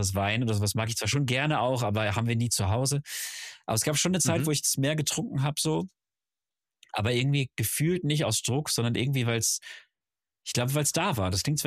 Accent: Schwelm, North Rhine-Westphalia, Germany; wir sind in Schwelm groß geworden, also schon nicht dörflich, schon eine Stadt so

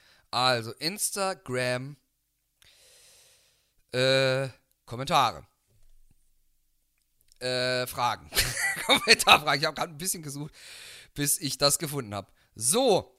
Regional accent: Baden-Württemberg, Germany; bei uns im südbadischen Raum, wo ich herkomme

